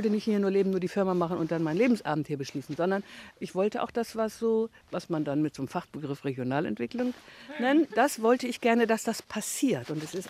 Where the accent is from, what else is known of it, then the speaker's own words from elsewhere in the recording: Hamburg, Germany; Ich bin aus Hamburg gekommen.